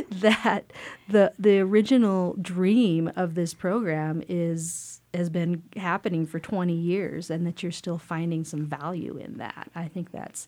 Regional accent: Carbondale, Colorado, United States; My younger brother, Andy, and I grew up in Carbondale

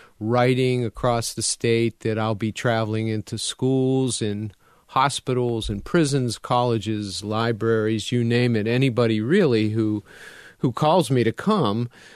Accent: Pittsburgh, Pennsylvania, United States; now in North Carolina, United States; I grew up in Pittsburgh, went to undergraduate and graduate school at the University of Pittsburgh.

